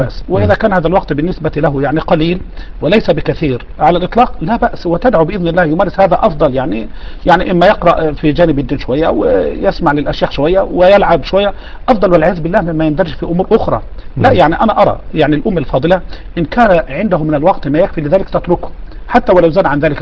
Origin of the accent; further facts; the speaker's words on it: Egypt; بعض الناس من حملة القرآن عندنا في مصر